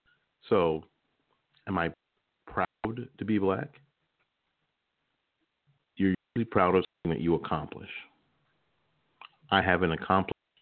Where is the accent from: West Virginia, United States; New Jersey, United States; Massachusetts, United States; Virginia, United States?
New Jersey, United States; born there; I was born in New Jersey.